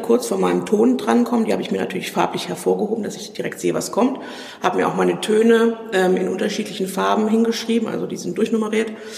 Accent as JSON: {"language": "German", "town": "Aschaffenburg", "region": "Bavaria", "country": "Germany", "said": "ich komme aus Aschaffenburg ursprünglich"}